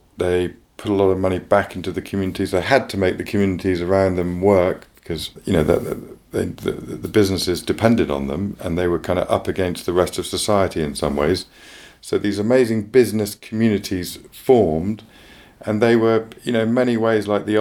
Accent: Glastonbury, South West England, United Kingdom; I come from Somerset and I grew up in the eastern gate of Avalon, literally Glastonbury and those beautiful marshes out the back of Glastonbury. But I now live on the southern gate of Avalon.

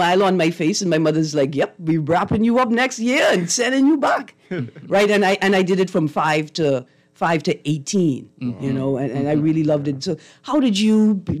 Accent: Bahamas; And I grew up in the Summer Methodist Youth Camp and spent my summers going to Eleuthera to teach like a summer camp, Christian summer camp, and vacation Bible schools throughout the country, right?

